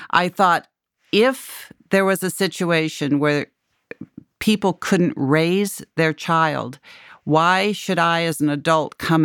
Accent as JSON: {"language": "English", "town": "Denver", "region": "Colorado", "country": "United States", "tie": "born there", "said": "I was born in Denver and immediately adopted. My dad's family were all farmers."}